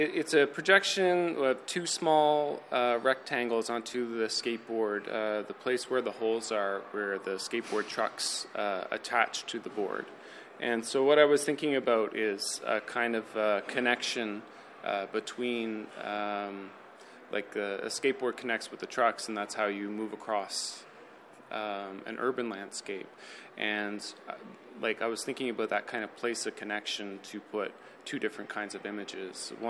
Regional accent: Goose Bay, Newfoundland and Labrador, Canada; And then also growing up in Goose Bay in the summertime, I would build things to skateboard on.

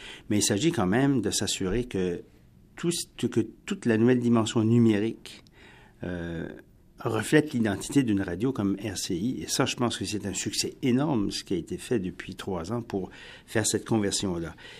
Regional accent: New Brunswick, Canada; born there; quand j'étais jeune, parce que moi je suis né au Nouveau-Brunswick

